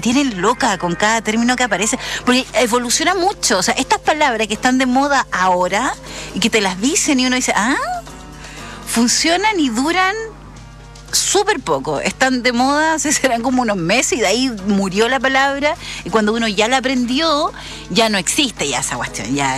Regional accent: Chile; Y Chile es particularmente especial, somos los chilenos con el vocabulario, que va cambiando

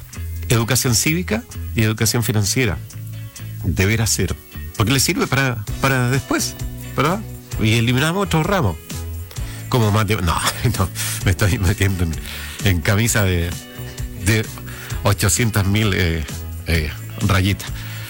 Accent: Chile; cómo somos los chilenos

